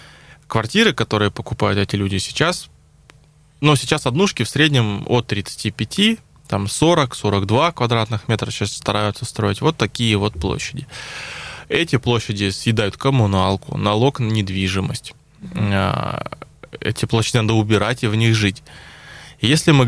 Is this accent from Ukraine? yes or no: no; Anapa, Krasnodar Krai, Russia; Я как уроженец Анапы